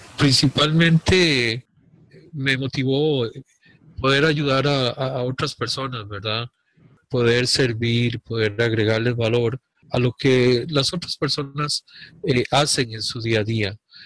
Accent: Costa Rica; Nací en Costa Rica, hace varios años ya, en una Costa Rica muy bonita, tuve una niñez bonita.

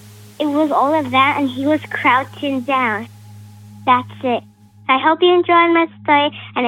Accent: Elgin, Illinois, United States; I'm 7. I'm from Elgin, Illinois.

